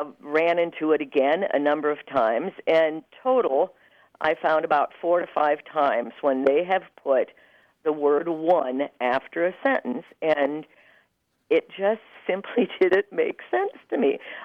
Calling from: Indianapolis, Indiana, United States; from Indianapolis, Indiana, and I think I'm speaking to Grant.

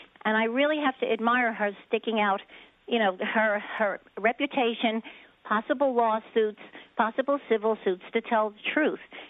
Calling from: Hoboken, New Jersey, United States; And I just wanted to say I live in Fort Lee now, and I'm from Hoboken.

